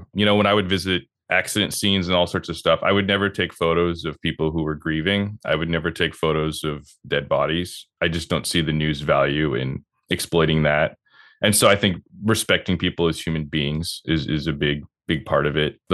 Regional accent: British Columbia, Canada; I have dual citizenship. I'm an American and a Canadian, even though I grew up in BC.

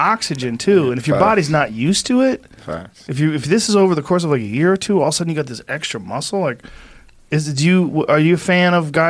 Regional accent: East Coast, United States; Now, I grew up on the East Coast.

